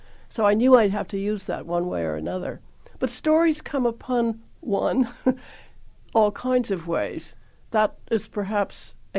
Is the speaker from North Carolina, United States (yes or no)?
yes; Chapel Hill, North Carolina, United States; I grew up in Chapel Hill, in North Carolina, and my father was a professor.